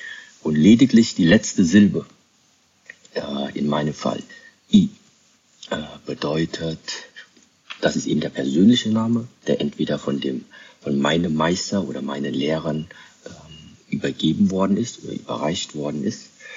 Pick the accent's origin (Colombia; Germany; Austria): Germany; ich bin in Deutschland aufgewachsen, wie jedes Kind auch, hatte ich eine Kindheit.